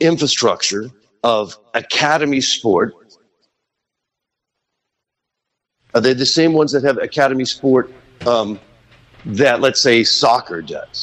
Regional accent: California, United States; I just find that warming as a Californian, as an American, and as a baseball fan, that there is this world.

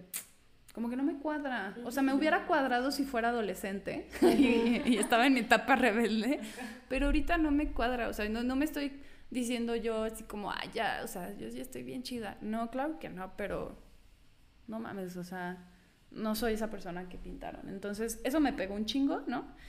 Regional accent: San Luis Potosí, Mexico; now in Mexico City, Mexico; Vengo de San Luis. Yo pensé que San Luis era cerrado y luego llego a Ciudad de México, que se supone que es otro pedo, y pues no.

